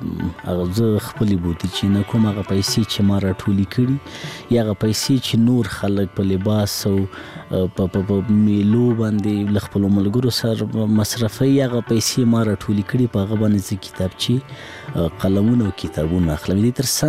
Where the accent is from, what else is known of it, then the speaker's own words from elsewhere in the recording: Laghman, Afghanistan; زه په لغمان کې پیدا شوم، په لغمان کې رالوی شوم، خوانسی می په لغمان کې لوستې، هغه کتابو او تعلیم او کتابچی او قلم سره زه په لغمان کې آشنا شوم.